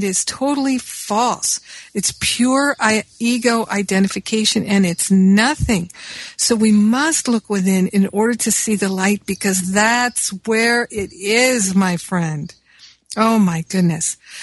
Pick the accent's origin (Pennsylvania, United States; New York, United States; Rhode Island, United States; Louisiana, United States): Rhode Island, United States; also born or lived in Michigan; I grew up in Rhode Island as well as Michigan.